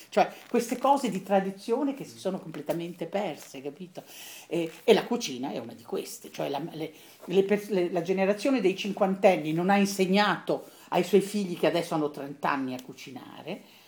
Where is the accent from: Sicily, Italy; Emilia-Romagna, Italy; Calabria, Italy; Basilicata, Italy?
Emilia-Romagna, Italy; Bologna; born there; Io sono nata a Bologna.